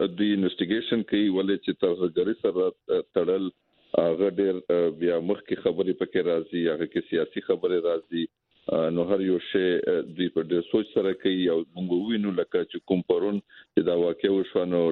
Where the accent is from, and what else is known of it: Tank, Khyber Pakhtunkhwa, Pakistan